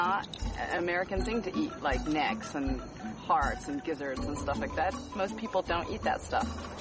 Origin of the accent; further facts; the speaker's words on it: Taiwan; I grew up partly in Taiwan.